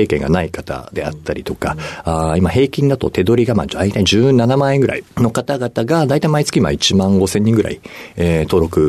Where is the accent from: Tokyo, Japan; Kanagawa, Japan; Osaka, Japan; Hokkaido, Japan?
Tokyo, Japan; Mitaka; はい、東京の三鷹になります。